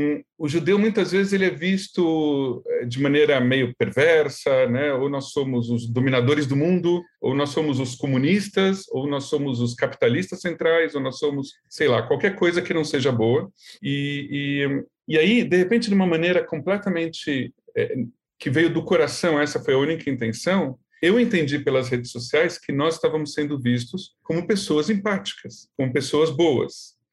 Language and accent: Portuguese; São Paulo, Brazil; aqui eu sou rabino, eu sou muito brasileiro, sou muito paulistano também